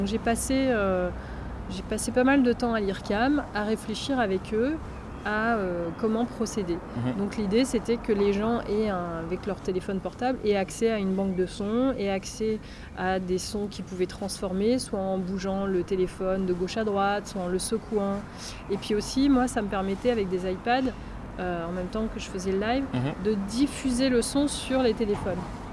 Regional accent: Paris, Île-de-France, France; je suis parisienne

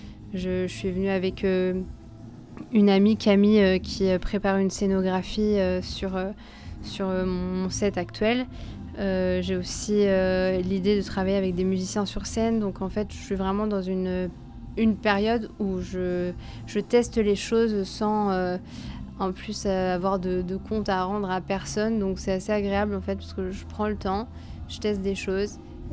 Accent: Vendôme, Centre-Val de Loire, France; je suis de Vendôme, mes parents habitent à Vendôme

